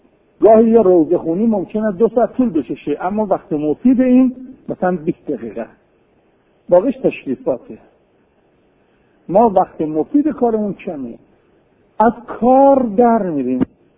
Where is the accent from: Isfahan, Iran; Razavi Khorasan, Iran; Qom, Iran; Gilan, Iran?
Isfahan, Iran; Kashan; شهر خودمون کاشون خودمون